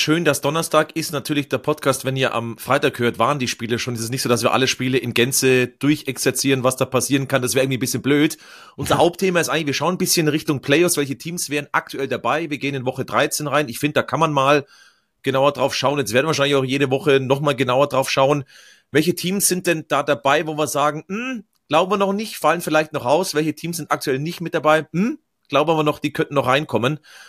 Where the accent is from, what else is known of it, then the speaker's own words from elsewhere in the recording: Bavaria, Germany; für mich natürlich als bayerischen Christen